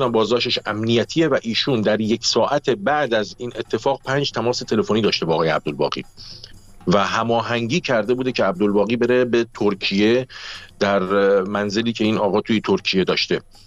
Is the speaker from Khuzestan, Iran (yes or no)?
yes; Abadan, Khuzestan, Iran; بله من آبادانی هستم و کاملا اون منطقه رو میشناسم، کاملا شهر رو میشناسم.